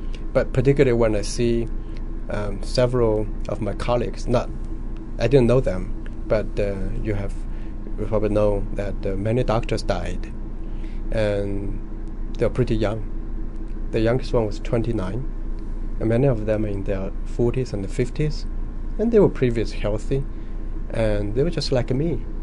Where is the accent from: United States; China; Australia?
China; Wuhan, Hubei; English is a second language; moved away; Originally, yes.